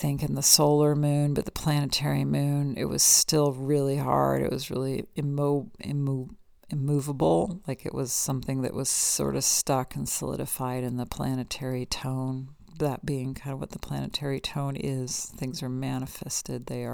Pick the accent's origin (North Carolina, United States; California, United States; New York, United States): California, United States; I grew up in Marin County I was born in late 68, and I grew up in Marin County in the 70s, and it was pretty intense.